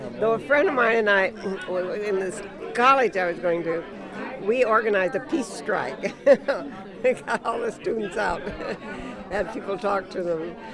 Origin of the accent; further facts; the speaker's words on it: San Francisco, California, United States; San Francisco.